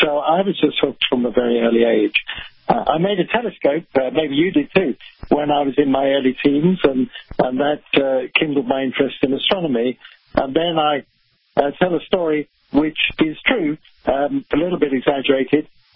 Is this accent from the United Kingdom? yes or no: yes; London, United Kingdom; I grew up in London just after World War II, and it was really, really boring.